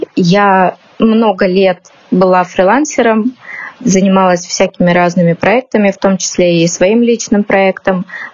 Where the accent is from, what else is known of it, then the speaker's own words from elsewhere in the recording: Russia; moved away as an adult; Мы улетели из России по политическим причинам.